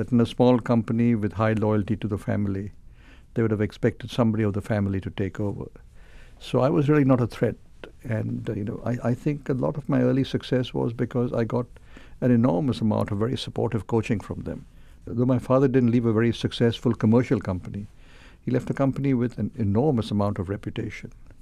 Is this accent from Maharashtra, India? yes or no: yes; Mumbai, Maharashtra, India; In Mumbai, which is the erstwhile Bombay, the same city.